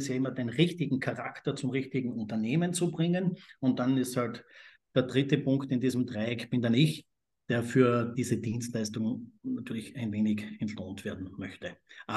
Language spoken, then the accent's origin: German; Austria; wenn man jetzt von saisonalen Betrieben bei uns in Österreich im Winter Skigebieten oder auch im Sommer an irgendwelchen Seen